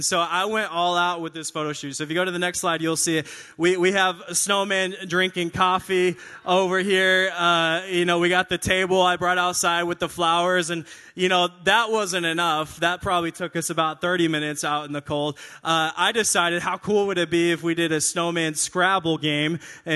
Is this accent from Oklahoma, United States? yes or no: no; Paris, Texas, United States; I'm Texan, born and raised. I'm from a small town called Paris.